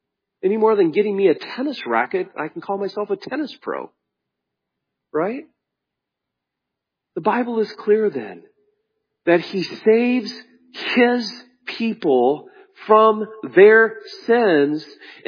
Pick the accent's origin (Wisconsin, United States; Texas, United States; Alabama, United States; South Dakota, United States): Wisconsin, United States; I grew up in Wisconsin, where snow is as normal as